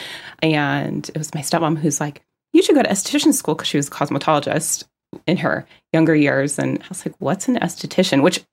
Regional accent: California, United States; Bay Area native my whole life. Lived by the beach. I grew up in Little Beach Town outside of San Francisco.

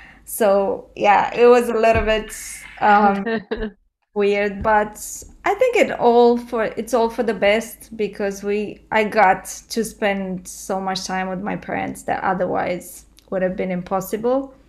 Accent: Romania; also born or lived in Dallas / Dubai / France; now in Denmark; So I'm from Romania. Now I live in Denmark. But I started Creative in My Kitchen while living in Dallas, Texas.

